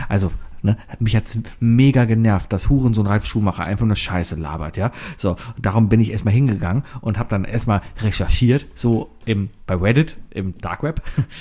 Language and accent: German; Netherlands; Ja, ich komme irgendwo aus Astel. Aus Ostel in den Niederland.